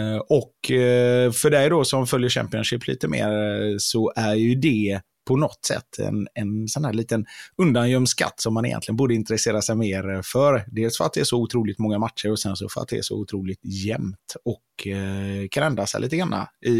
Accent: Gothenburg, Västra Götaland County, Sweden; som göteborgare så vill man att det ska gå bra för de flesta i Göteborgs

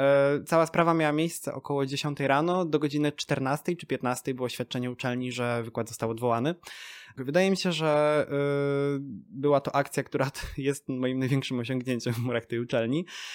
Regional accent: Poznań, Greater Poland Voivodeship, Poland; Ja się tutaj urodziłem, śmieję się, że jestem poznaniakiem na 15 pokoleń wstecz, bo faktycznie gdzie nie wejdę w moje drzewo genealogiczne, to się okazuje, że to był ktoś z Poznania i zawsze gdzieś wokół tego miasta się kręciłem, tu się urodziłem

